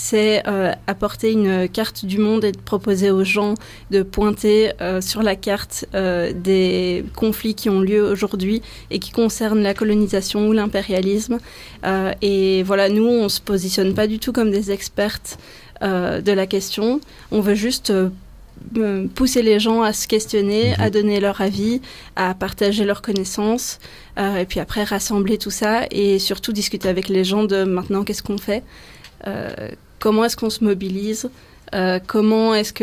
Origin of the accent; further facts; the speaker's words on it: Belgium; en tant que Belge, c'est important d'avoir une réflexion sur les enjeux coloniaux au Congo